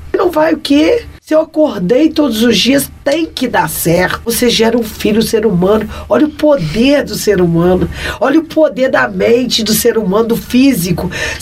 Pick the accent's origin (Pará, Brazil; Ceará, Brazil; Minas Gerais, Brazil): Minas Gerais, Brazil; Então eu venho da Vila Olavo Costa, eu tenho o maior orgulho.